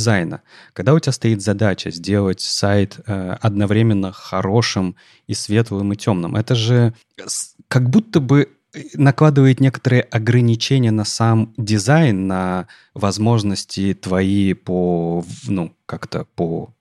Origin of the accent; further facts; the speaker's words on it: Saint Petersburg, Russia; я из Питера, не забывай, пожалуйста.